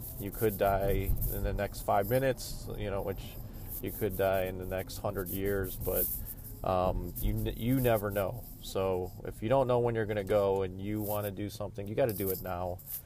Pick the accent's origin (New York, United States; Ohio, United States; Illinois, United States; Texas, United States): Ohio, United States; Cleveland; but I grew up in Cleveland, and my parents were in Cleveland